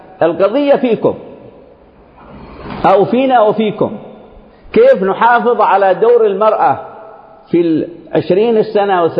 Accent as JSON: {"language": "Arabic", "country": "Yemen", "said": "بلدنا اليمن مرت على كل هذه النماذج"}